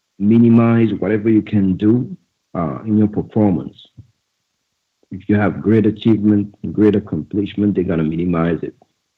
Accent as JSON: {"language": "English", "country": "Senegal", "moved": "yes", "lives_now": "Ireland", "said": "I'm from. Originally from Senegal, but I've been living here for 6 years."}